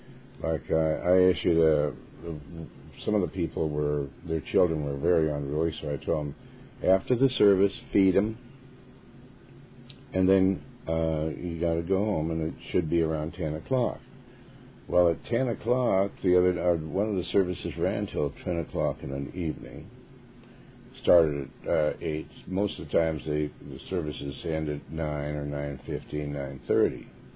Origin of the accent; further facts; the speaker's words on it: Montana, United States; I was raised in Montana, and trout line, I guess that's where they fish for trout.